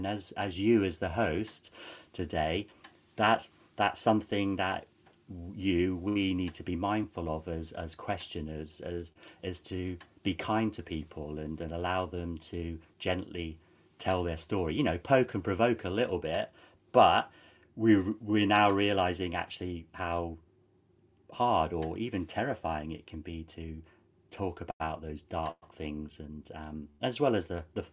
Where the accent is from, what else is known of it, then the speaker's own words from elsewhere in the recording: England, United Kingdom; I'm not really sure. I'm English, you know, really confused.